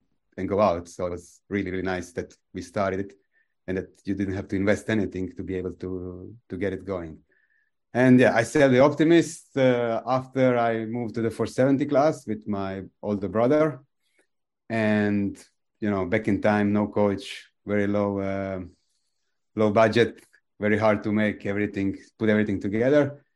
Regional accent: Split, Split-Dalmatia County, Croatia; I come from Croatia. I was born in Split in Croatia, one of the famous sailing cities

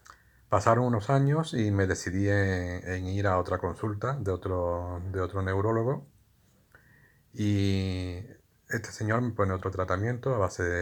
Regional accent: Seville, Andalusia, Spain; tengo 57 años, soy de Sevilla

